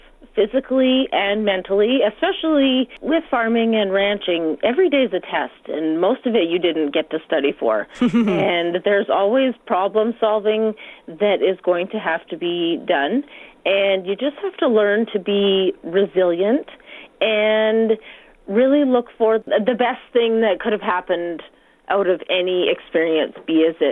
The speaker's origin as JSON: {"language": "English", "town": "Worsley", "region": "Alberta", "country": "Canada", "tie": "born or raised there", "said": "I grew up in Worsley, Alberta, and my parents had a mixed farm up there."}